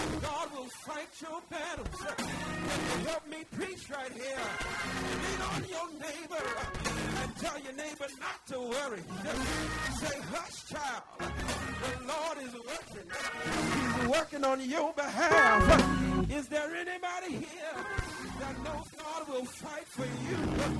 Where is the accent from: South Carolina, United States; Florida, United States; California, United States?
South Carolina, United States; John's Island; I grew up down in Charleston, South Carolina. Grew up down in a little place called John's Island, right there on the coast.